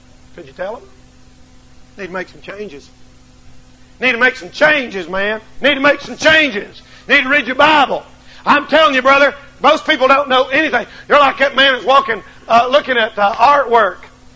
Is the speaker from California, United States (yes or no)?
no; North Carolina, United States; I said, I'm a preacher. I'm here preaching from North Carolina.